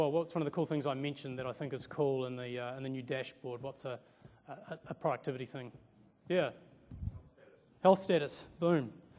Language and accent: English; Stewart Island, Southland, New Zealand; And I'm from Stewart Island, obviously, so Bluff is fairly close.